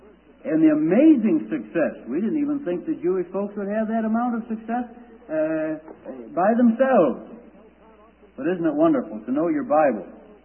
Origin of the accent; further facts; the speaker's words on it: Scotland, United Kingdom; partly because I'm a Scotsman. Not a Scotchman, a Scotsman, a Scotsman.